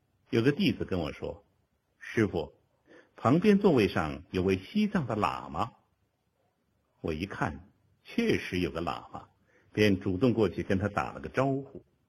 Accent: Sichuan, China; 他也知道我是四川人，雍种本教的践行者。

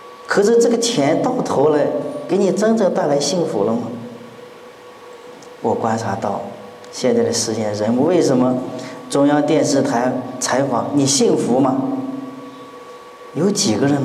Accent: China; 我们中国人向来喜欢简单啊

